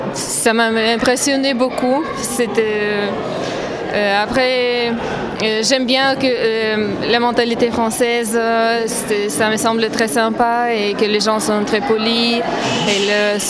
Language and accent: French; Romania; French is a second language; moved away as an adult; now in France; Je viens de la Roumanie.